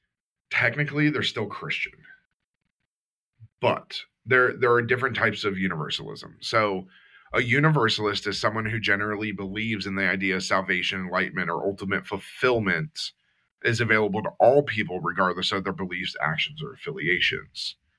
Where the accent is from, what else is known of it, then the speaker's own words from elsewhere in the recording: Florida, United States; I'm from Florida.